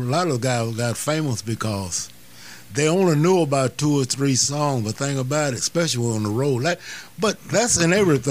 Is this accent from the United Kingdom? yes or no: no; Alligator, Mississippi, United States; born there; like I was born in Alligator, so the people we thought everybody from Clarksdale were rich.